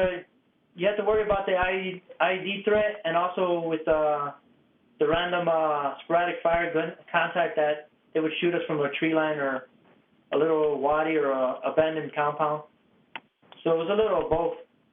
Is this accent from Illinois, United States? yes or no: yes; Chicago, Illinois, United States; My wife's from Northbrook. I was born and raised in Chicago.